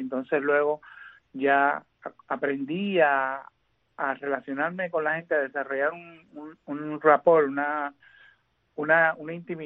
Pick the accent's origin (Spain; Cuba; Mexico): Cuba; Santiago de Cuba; un cuerpo de trabajo bastante profundo de mi ciudad natal, de Santiago de Cuba